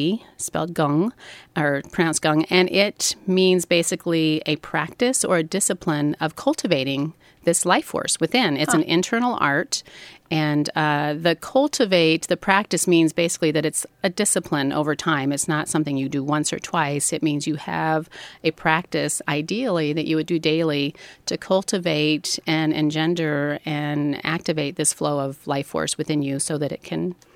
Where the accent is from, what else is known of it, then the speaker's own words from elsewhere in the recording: Midwest, United States; I grew up in the Midwest. I was not exposed at all to Chinese medicine.